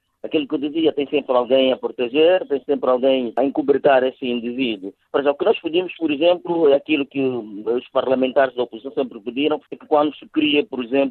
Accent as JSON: {"language": "Portuguese", "country": "Angola", "said": "nós enquanto angolanos e consumidores"}